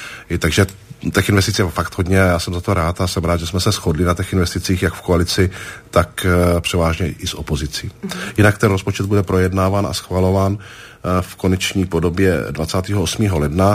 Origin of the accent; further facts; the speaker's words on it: Prague, Czechia; born there; já jsem se narodil v Praze mimochodem, sice tatínka mám cizince, to je pravda, ale narodil jsem se v Praze, jeden čas jsem žil i v cizině, ale cítím se být Čechem